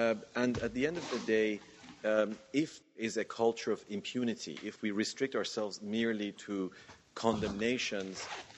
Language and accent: English; Canada; As a Canadian Iranian, I'm particularly proud